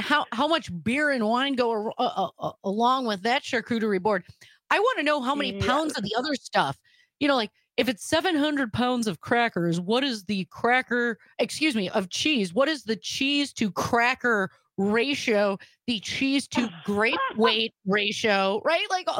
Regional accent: Wisconsin, United States; you're never going to miss the fact that I'm from Wisconsin when I tell people

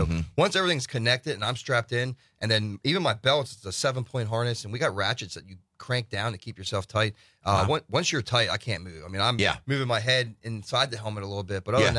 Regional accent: Hagerstown, Maryland, United States; Yeah, Hagerstown, Maryland. So we get some cold.

